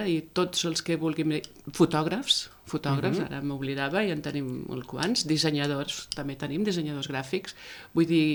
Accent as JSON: {"language": "Catalan", "town": "Barcelona", "region": "Catalonia", "country": "Spain", "tie": "born there", "moved": "yes", "said": "jo soc nascuda a Barcelona, vaig arribar aquí a l'any 95"}